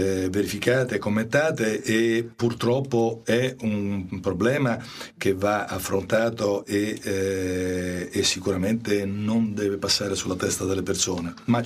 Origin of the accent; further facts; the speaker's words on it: Milan, Lombardy, Italy; born there; now in Rome, Italy; Sono forse l'unico che non ha sangue meridionale. Sono milanese di nascita, romano d'adozione, ma ho una moglie pugliese.